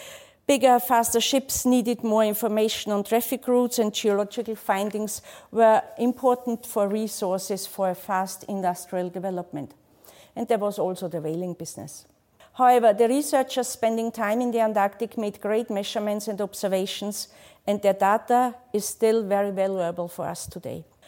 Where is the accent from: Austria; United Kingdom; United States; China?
Austria; English is a second language; I'm originally from Austria, so therefore my accent.